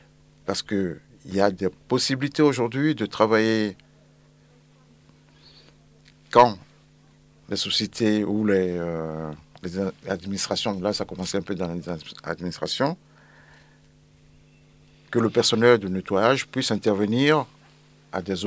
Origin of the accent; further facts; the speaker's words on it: Côte d’Ivoire; Donc, en tant qu'Ivoirien, c'est sûr que je vais...